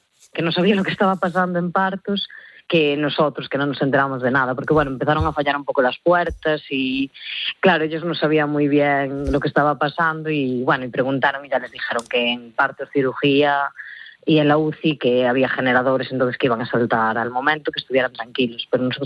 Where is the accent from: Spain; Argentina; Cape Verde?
Spain; Sarria, Galicia; en Sarri, que es de donde soy yo y el entorno nuestro, todos más o menos de aquí